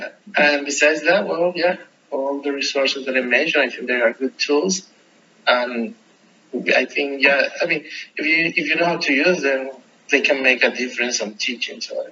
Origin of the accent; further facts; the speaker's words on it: Colombia; English is a second language; now in United States; because as I'm from Colombia and you come here, you know, to the United States